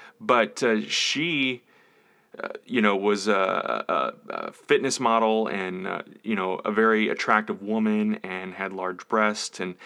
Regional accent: St. Louis, Missouri, United States; we watched Leave It to Beaver in syndication where I grew up in St. Louis.

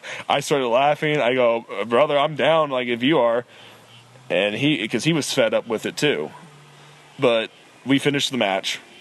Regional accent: Evansville, Indiana, United States; it was my hometown. It was Chase Stevens' origin. You know, we were at the Evansville Coliseum

